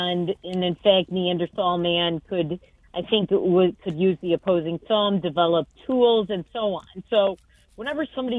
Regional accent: Detroit, Michigan, United States; And, you know, I'm from Detroit, and we used to produce Dodges here, so I know what a Dodge is.

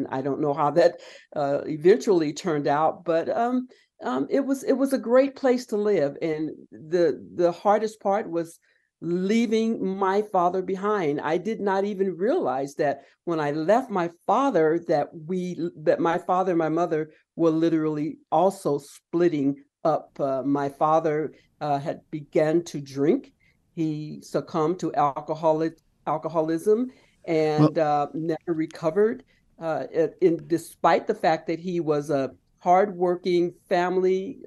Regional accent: Palm Springs, California, United States; I was born and raised there in Palm Springs in the at the time, which was the Desert Hospital. My father, a skilled laborer, carpenter, helped build that hospital. My father built our home in Section 14.

